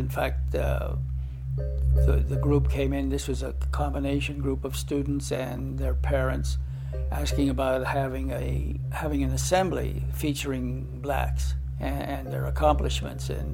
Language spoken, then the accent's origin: English; Pennsylvania, United States; Actually grew up in the coal regions of Pennsylvania, up in Schuylkill County.